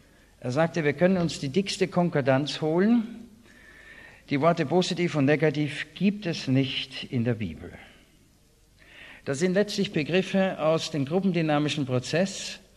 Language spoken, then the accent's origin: German; Austria; Und ich selber als Österreicher, das Land war damals noch ziemlich konservativ